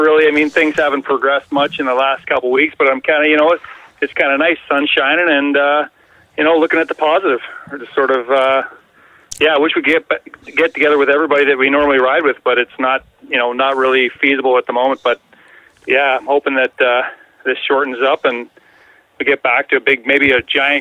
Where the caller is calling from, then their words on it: Ontario, Canada; I'm from Ontario, Canada.